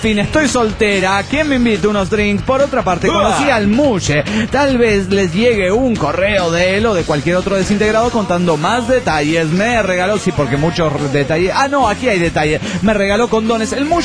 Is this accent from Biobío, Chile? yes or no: no; Santiago, Santiago Metropolitan Region, Chile; Por cierto, soy de Santiago, capital de Chile